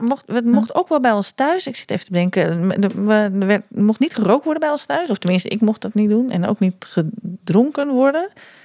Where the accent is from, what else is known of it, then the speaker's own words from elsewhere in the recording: Zaandam, North Holland, Netherlands; En ik ben opgegroeid in Zaandam.